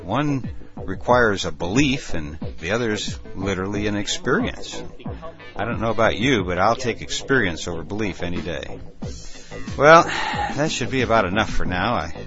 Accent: Ireland; Back in the 80s, before I first discovered MDMA, I was an Irish Catholic Republican lawyer. Today I'm still Irish, but no longer do I believe any of that bullshit I believed back then.

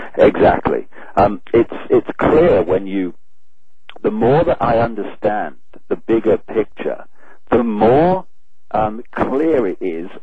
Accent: Leicester, East Midlands, United Kingdom; born there; I was born in Leicester, and this is who I am.

